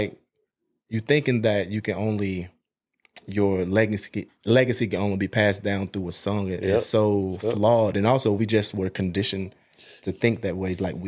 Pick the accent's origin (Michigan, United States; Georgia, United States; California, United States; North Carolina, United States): North Carolina, United States; We Southern boys. I'm from Carolina, North Carolina.